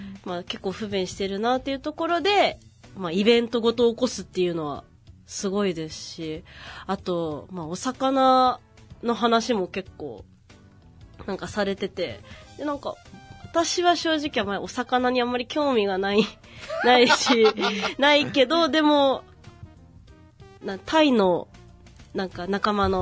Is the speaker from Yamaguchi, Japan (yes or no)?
yes; Shimonoseki, Yamaguchi, Japan; 自分の地元の下関について